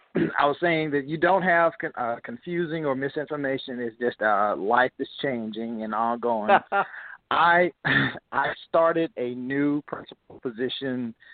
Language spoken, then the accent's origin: English; Georgia, United States; now in North Carolina, United States; I was the director of curriculum and innovation in my home where I was born and raised in Georgia.